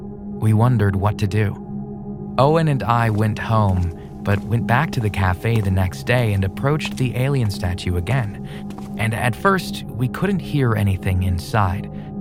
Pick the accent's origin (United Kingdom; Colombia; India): India; I'm from India.